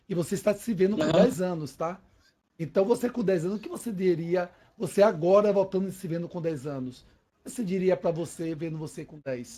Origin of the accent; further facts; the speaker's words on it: Brazil; nós somos brasileiros, nós somos de uma nação e um país rico em tecnologia, rico em água